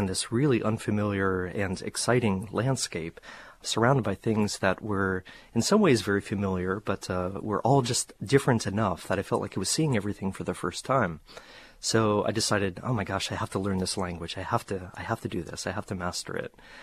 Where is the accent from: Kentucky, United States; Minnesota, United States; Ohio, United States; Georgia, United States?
Ohio, United States; you know, I grew up in Ohio. I really hadn't been too much outside of the Midwest.